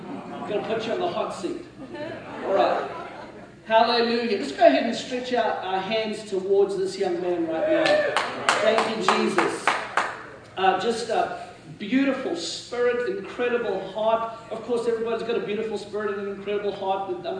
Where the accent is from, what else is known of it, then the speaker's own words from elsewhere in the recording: South Africa; also born or lived in Mauritius; now in Florida, United States; By the way, I grew up in South Africa, of course, as you heard. And also, I grew up on a little island off in the Indian Ocean called Mauritius.